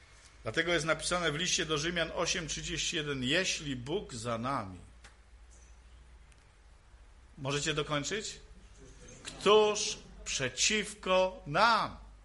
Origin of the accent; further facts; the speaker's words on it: Silesian Voivodeship, Poland; U nas na Śląsku Cieszyńskim powiedzieli starzyk.